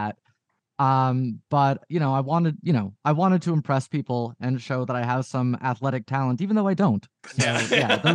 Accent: Ohio, United States; moved away as an adult; I grew up in Ohio, moved out to the Bay Area in 2009, and nobody is into sports.

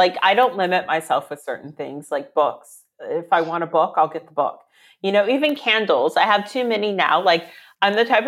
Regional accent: Virginia, United States; I come from Virginia, which is indigenous land.

